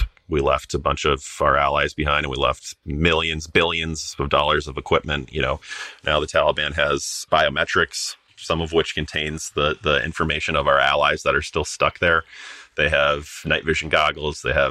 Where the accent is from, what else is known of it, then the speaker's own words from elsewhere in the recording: United States; born there; My mother was born in Sweden. I was born in the United States.